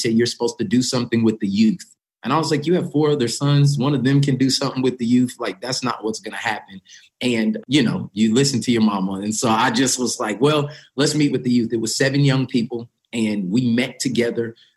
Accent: Tulsa, Oklahoma, United States; I'm born and raised in Tulsa, Oklahoma. I am one of five boys to the same parents

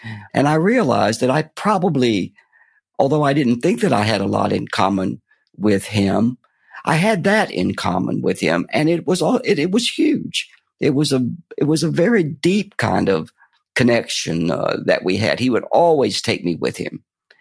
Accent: Fort Payne, Alabama, United States; I was brought up in the Appalachian foothills of Fort Payne, Alabama.

